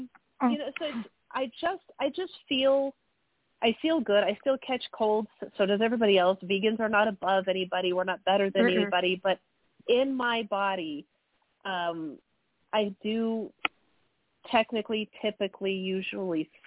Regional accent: Los Alamos, New Mexico, United States; also born or lived in Santa Fe; I was born in Santa Fe and raised in Los Alamos.

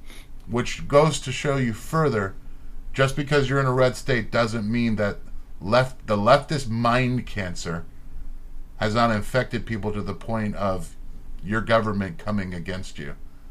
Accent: Houston, Texas, United States; and I grew up in Houston. So it used to be a red city, believe it or not.

